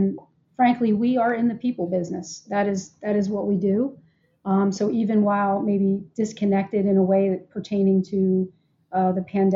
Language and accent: English; Delaware, United States; We've had critical incidents here in Delaware